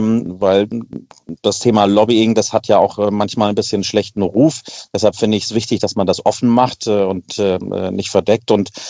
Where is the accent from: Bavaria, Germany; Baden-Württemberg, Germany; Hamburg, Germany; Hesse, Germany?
Hamburg, Germany; Ich komme aus Süderelbdörfer, Heimfeld-Eisendorf, die Ecke.